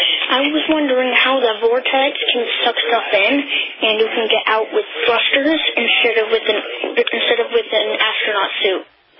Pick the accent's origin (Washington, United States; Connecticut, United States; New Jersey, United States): Washington, United States; Kennewick; I'm from Kennewick.